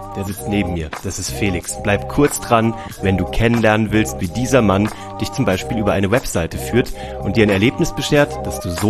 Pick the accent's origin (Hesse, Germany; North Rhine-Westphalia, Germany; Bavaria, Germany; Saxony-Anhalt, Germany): Hesse, Germany; Kassel; Ich komme aus Kassel, ich bin nicht so weit weg.